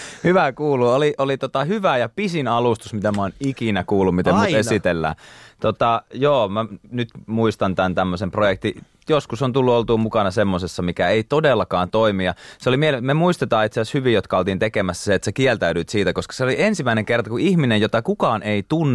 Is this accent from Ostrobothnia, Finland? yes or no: no; Lohja, Uusimaa, Finland; born there; Niin mä oon syntynyt Lohjalla, joo.